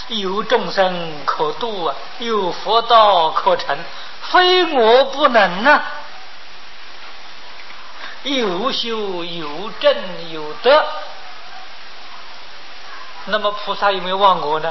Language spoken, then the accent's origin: Chinese; China; 在印度外道叫神我啊，我们中国人呢叫他做灵魂啊。